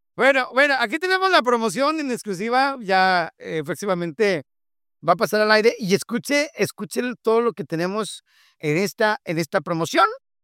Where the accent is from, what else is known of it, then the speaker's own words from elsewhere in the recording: Mexico; como mexicanos nacemos con un balón, una pelotita en el brazo, bajo del brazo.